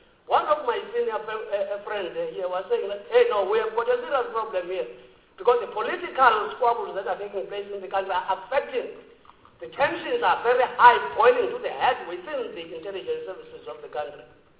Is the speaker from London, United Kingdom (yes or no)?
yes; London, United Kingdom; we are from London.